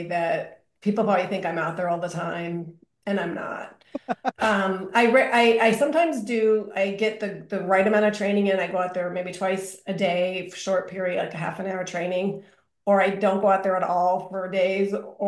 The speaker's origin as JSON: {"language": "English", "region": "California", "country": "United States", "tie": "born or raised there", "said": "So I went to UC Irvine and in California. I grew up in California."}